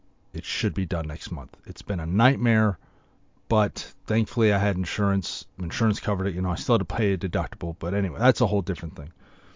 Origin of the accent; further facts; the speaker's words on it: California, United States; Not all my friends, because I grew up in the Bay Area.